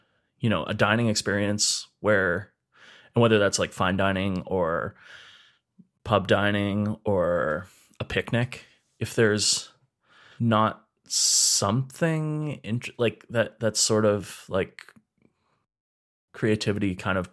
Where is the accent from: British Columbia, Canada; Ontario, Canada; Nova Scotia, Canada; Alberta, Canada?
Alberta, Canada; Edmonton; We're two chefs from Edmonton, Alberta, Canada.